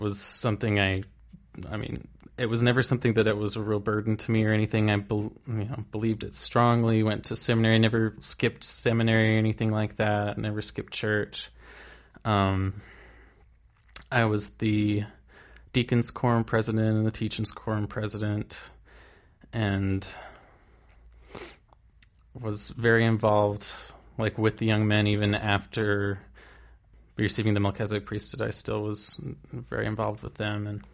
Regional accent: La Verkin, Utah, United States; also born or lived in St. George; now in Salt Lake City, United States; So I'm originally from Laverkan, Utah, was born in St. George, and currently live in Salt Lake.

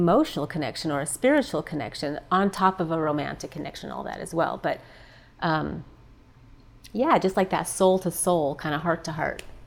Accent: Caldwell, Idaho, United States; Well, I grew up basically in Caldwell, which is about 35 minutes west of Boise. So it's a smaller town. Grew up there. I loved it.

